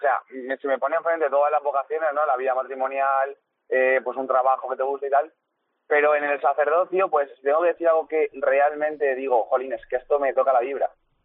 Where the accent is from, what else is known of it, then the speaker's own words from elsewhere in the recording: Alicante, Valencian Community, Spain; Soy de la parroquia de Benalúa, uh-huh, una parroquia de barrio de ahí de Alicante.